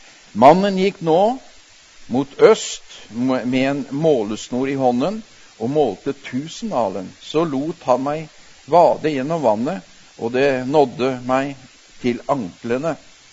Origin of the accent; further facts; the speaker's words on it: Telemark, Norway; for jeg er jo innfødt telemarking og vokst opp ved elva. Tinnelva, sa vi da.